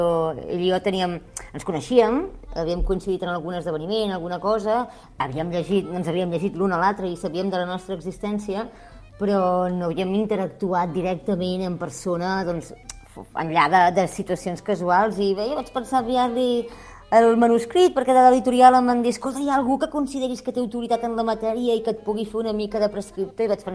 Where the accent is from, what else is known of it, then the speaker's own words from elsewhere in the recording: La Garriga, Catalonia, Spain; born there; Jo vaig néixer a la Garriga i he viscut a molts llocs, però ara començo a empaltar-me aquí i a fer-hi arrels i m'hi sento molt d'aquí ara.